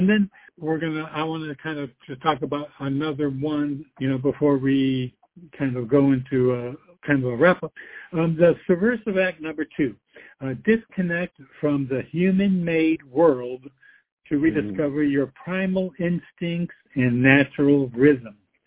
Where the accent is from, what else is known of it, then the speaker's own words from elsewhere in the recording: New York, United States; also born or lived in California; And I was born and raised in New York State, and then spent many years in California. And now, you know, the last dozen years or so, I've been here in South Carolina